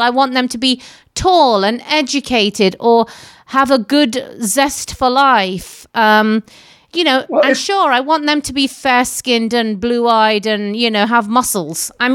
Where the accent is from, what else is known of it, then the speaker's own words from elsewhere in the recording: London, United Kingdom; I've lived the being of Indian origin, born and raised outside of India, born and raised in London.